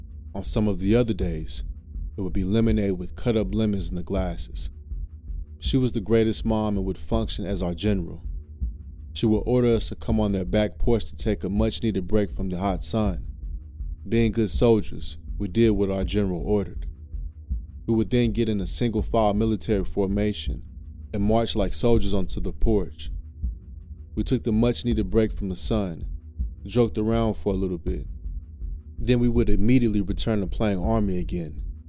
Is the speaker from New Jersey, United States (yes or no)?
yes; Plainfield, New Jersey, United States; My hometown of Plainfield, New Jersey had a Memorial Day, 4th of July, and a Veterans Day parade.